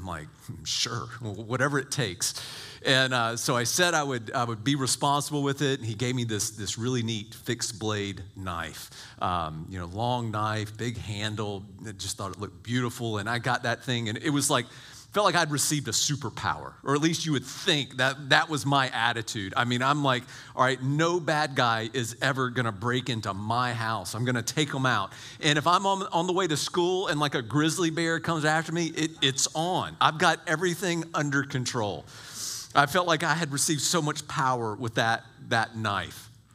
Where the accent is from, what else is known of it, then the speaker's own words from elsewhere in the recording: Macon, Georgia, United States; I grew up in Macon, Georgia. All right, we got a little bit of redneck in me.